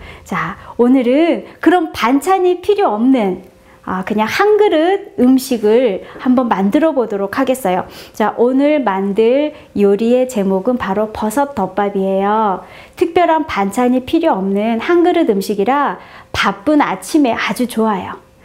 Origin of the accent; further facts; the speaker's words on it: South Korea; 한식은 제가 한국 사람이고 이제 주로 이제 한식을 많이 하는데요